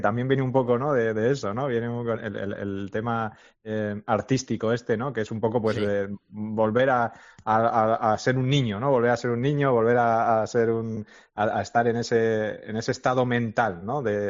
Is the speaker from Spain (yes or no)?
yes; Navarre, Spain; para los que somos de Navarra